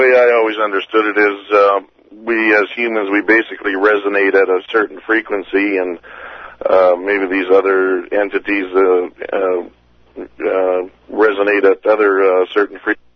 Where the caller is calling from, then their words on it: Manitoba, Canada; Yeah, I'm calling from Manitoba, Canada.